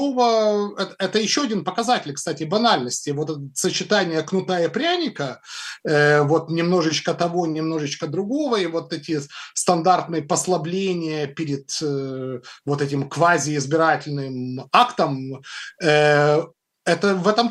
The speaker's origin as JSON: {"language": "Russian", "town": "Odesa", "region": "Odesa Oblast", "country": "Ukraine", "tie": "born or raised there", "said": "Я, в принципе, хотя и родился и вырос в Одессе"}